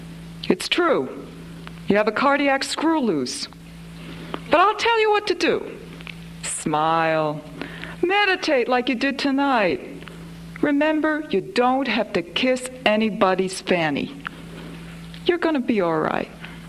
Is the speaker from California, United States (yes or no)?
no; Troy, New York, United States; I grew up in Troy, New York, and upstate New York has all these classical name places like Ithaca and Syracuse and Troy.